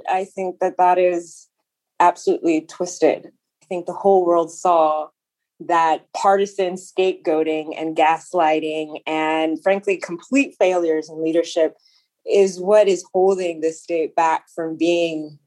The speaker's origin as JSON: {"language": "English", "town": "Dallas", "region": "Texas", "country": "United States", "tie": "born or raised there", "said": "That said, yes, I grew up in Dallas."}